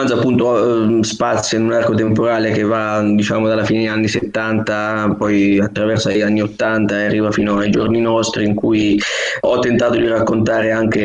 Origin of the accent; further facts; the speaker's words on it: Umbria, Italy; perché sono umbro, quindi ho scritto di quello che vedo e conosco